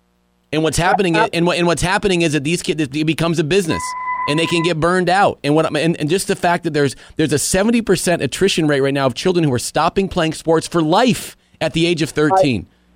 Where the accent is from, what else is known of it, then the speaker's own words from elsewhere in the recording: Rutland, Vermont, United States; There's nothing more important to me growing up in Rutland than my first Rutland High School jersey was the most important thing I had ever put on in my life.